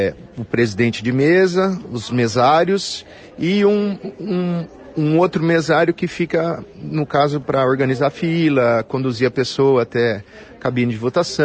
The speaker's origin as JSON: {"language": "Portuguese", "town": "Maringá", "region": "Paraná", "country": "Brazil", "tie": "born or raised there", "said": "quando eu transferi o título de volta aqui para Maringá, minha terra natal"}